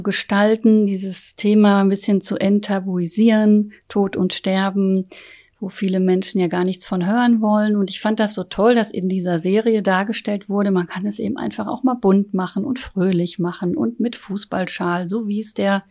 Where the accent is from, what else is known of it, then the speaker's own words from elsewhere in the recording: Iserlohn, North Rhine-Westphalia, Germany; Ich komme jetzt aus Iserlohn, und da ist eben, da ist es noch kleiner, ein bisschen familiärer in manchen Dingen.